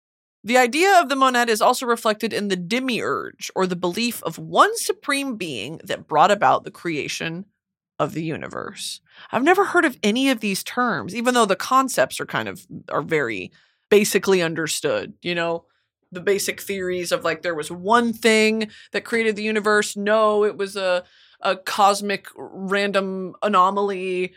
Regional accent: Texas, United States; Because, I mean, you know, we're from Texas, like, there is a culture there

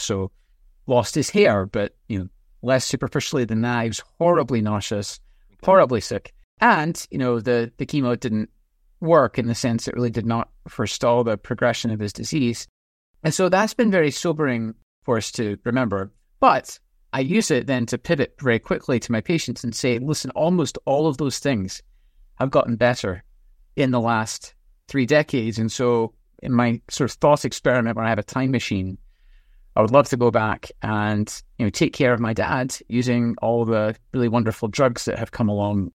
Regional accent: Edinburgh, Scotland, United Kingdom; Yeah. So I grew up in Edinburgh

